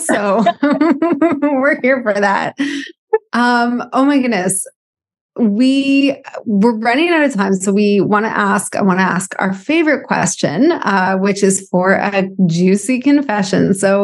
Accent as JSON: {"language": "English", "country": "Canada", "said": "I'm from Canada"}